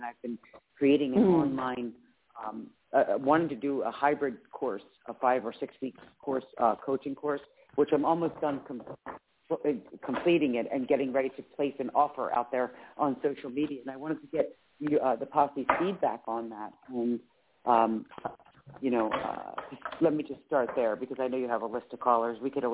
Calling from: Philadelphia, Pennsylvania, United States; from Philadelphia.

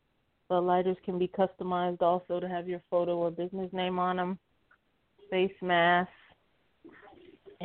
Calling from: Tampa, Florida, United States; I'm calling from Tampa, Florida.

